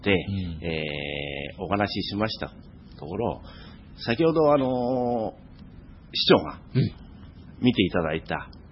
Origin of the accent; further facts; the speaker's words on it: Numazu, Shizuoka, Japan; 私はですね、原で生まれて、原で育って、今現在にございます。